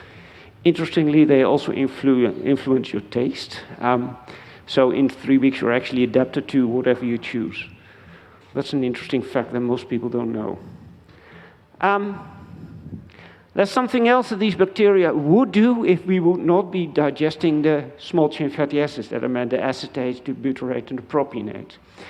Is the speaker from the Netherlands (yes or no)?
yes; Enschede, Overijssel, Netherlands; English is a second language; My hometown of Enschede, I'm proud to say, is cutting trees like mad